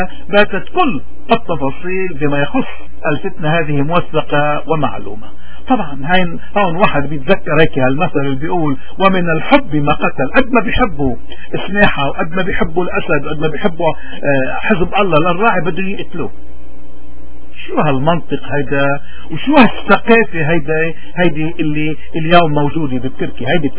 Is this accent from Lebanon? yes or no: yes; Lebanon; واجبنا كلبنانيين ناشطين وخصوصا موارنا في بلاد الانتشار واجبنا أن نشهد للحق